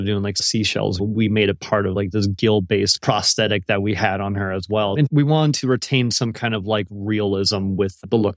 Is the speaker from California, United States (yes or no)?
no; Everett, Washington, United States; now in Seattle, United States; Yes, sir. I'm born and raised. I grew up in Everett, Washington, and then lived in Seattle for the last 10 years or so now.